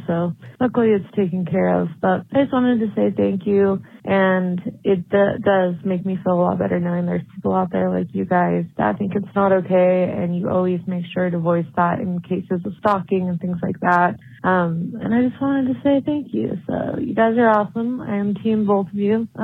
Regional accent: Utah, United States; I'm from Utah.

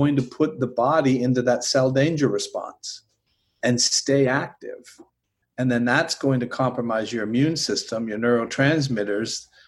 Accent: Canada; I'm from Canada.

